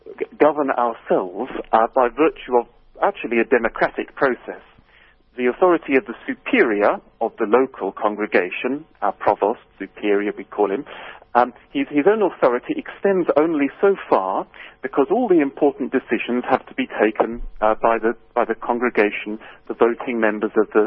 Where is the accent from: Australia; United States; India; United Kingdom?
United Kingdom; now in South Africa; No, I'm British myself, but I suppose you could say a slight exception to the rule.